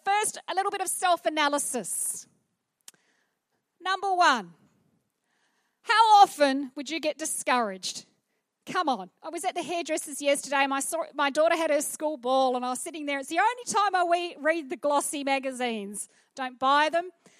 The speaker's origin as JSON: {"language": "English", "region": "England", "country": "United Kingdom", "said": "Amen, as an English person. Amen, as a Pentecostal."}